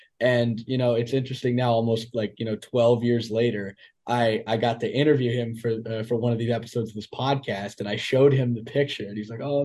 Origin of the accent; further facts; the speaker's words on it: Connecticut, United States; I'm from Connecticut. So like